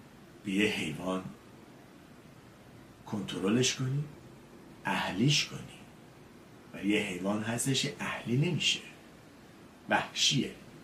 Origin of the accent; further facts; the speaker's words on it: Iran; ما ایرانی ها تمساح نمیخوریم، ما ایرانی ها مارمولک نمیخوریم، ما ایرانی هستیم.